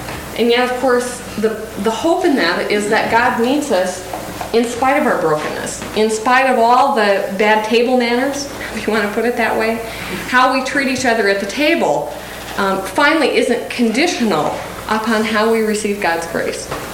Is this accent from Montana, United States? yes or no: yes; Bozeman, Montana, United States; I remember growing up in Montana, and our Lutheran church, there were only two Lutheran churches in Bozeman.